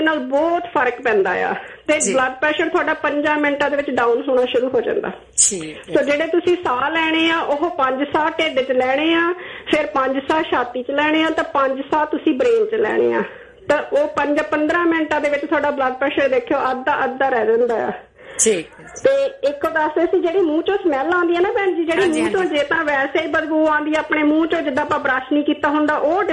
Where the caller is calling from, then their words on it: Canada; ਮੈਨੂੰ ਬਹੁਤ ਖੁਸ਼ੀ ਹੁੰਦੀ ਕਿ ਮੈਂ ਕੈਨੇਡਾ ਤੋਂ ਬੈਠ ਕੇ ਵੀ ਅਮਰੀਕਾ ਫੋਨ ਕਰਕੇ